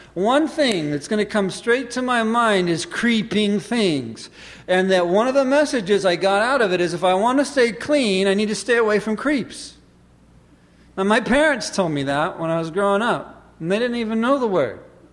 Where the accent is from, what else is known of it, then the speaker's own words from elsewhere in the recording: California, United States; also born or lived in Hawaii; I grew up in California where a lizard is a lizard. Get rid of them.